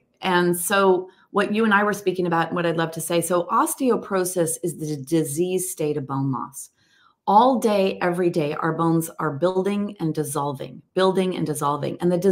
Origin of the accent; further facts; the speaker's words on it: United States; My parents are Scottish. I'm actually 100% Scottish. I was born and raised in America, but all my blood is in the UK.